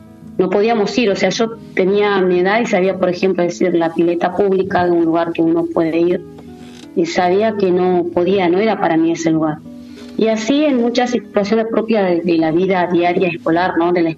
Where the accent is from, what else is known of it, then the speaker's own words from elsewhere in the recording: Valcheta, Río Negro, Argentina; born there; Yo nací en Balcheta, en lo que nosotros llamamos la línea sur de Río Negro, que está por la ruta 23, conocida, ¿no? Que también eso une el mar a la cordillera. Y es un pueblo que hoy está rondando aproximadamente los 7.000 habitantes.